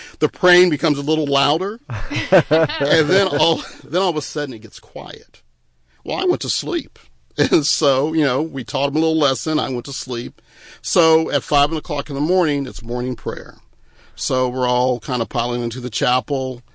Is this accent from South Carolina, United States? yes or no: no; Texas, United States; And I'm from Texas and I'm tough.